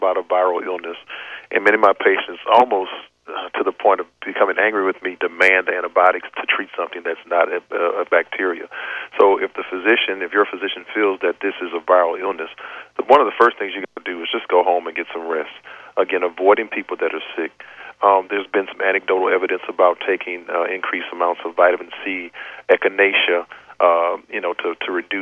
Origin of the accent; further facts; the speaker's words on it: Louisiana, United States; I know I'm from Louisiana. We have something called the hot toddy